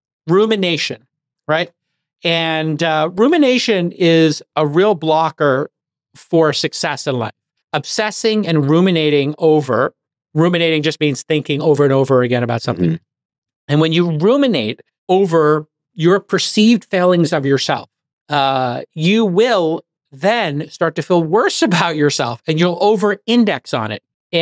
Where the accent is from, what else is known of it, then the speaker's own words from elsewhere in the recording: Brooklyn, New York, United States; I'm a kid from Brooklyn who somehow figured out at a very early age how to start his own magazine